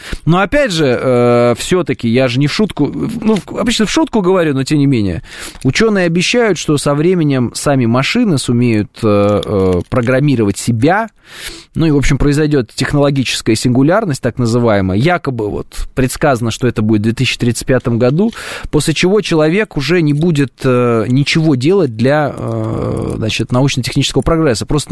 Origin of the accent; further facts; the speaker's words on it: Russia; куда бы я поехал бы из России, понимаю, что все остальные страны, они наполнены теми же самыми проблемами, что и наша страна